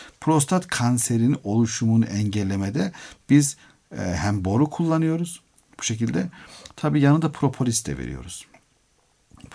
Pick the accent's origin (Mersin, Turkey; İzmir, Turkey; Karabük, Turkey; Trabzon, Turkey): Trabzon, Turkey; Bizim orada yaşlılarımız, ben de Trabzonluyum.